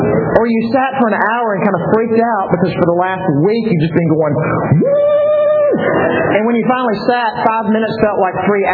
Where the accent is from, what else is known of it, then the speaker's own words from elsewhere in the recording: Mississippi, United States; there's Mississippi, right? My home state. You know, and you can hide. I'm from it, fifth generation Mississippian, I can say that, all right?